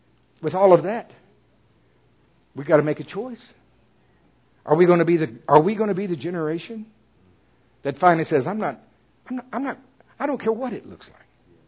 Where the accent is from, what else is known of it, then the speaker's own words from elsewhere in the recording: Oklahoma, United States; But anyway, I'm from Oklahoma.